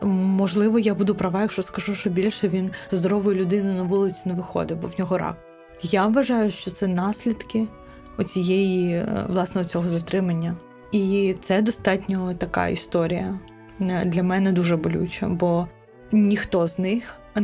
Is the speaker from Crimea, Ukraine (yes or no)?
yes; Crimea, Ukraine; Так, це походження, я з Криму.